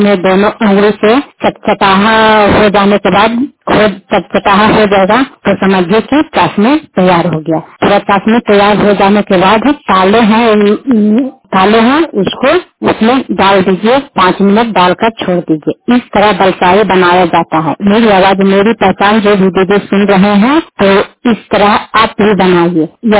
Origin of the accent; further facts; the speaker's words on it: Bihar, India; मैं सभी घर के रहने वाली हूँ, हरनौत प्रखंड जिला नालंदा